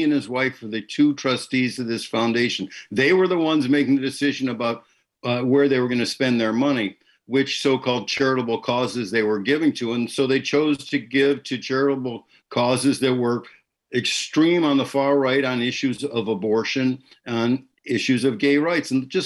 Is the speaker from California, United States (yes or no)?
no; Illinois, United States; I mean, I grew up in the suburbs of Chicago, but I liked country music starting really in high school.